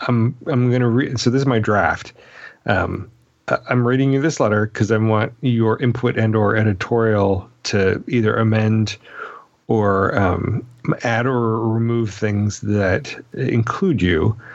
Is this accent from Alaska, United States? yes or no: yes; Alaska, United States; I grew up in Alaska, a child of the 70s. I was bookended by two brothers, one a few years older, one a few years younger.